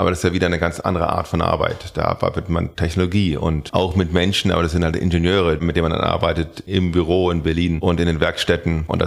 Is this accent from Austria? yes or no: no; Saudi Arabia; now in Germany; Bin aufgewachsen in Saudi-Arabien als Kind.